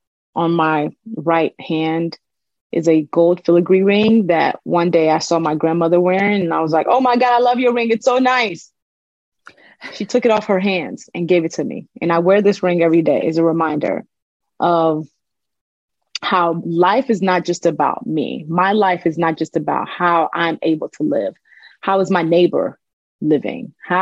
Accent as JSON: {"language": "English", "country": "Nigeria", "tie": "born or raised there", "said": "growing up in Nigeria"}